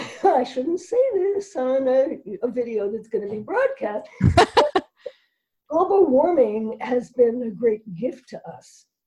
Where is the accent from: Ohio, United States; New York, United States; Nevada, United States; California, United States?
New York, United States; New York City; born there; now in Oregon, United States; I've become a West Coaster. Oh, I was born in New York City.